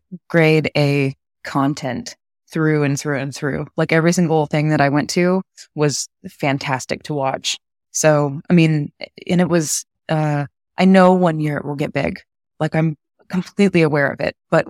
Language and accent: English; Texas, United States; So I'm a Southern girl, born and raised in Texas. I started working when I was 15.